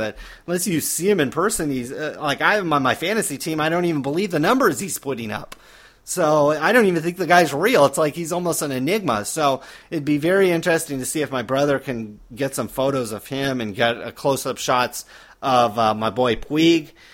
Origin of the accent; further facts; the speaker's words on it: California, United States; when I was on vacation, essentially in my home state, is I tell people, you know, California is like one of the greatest places in the world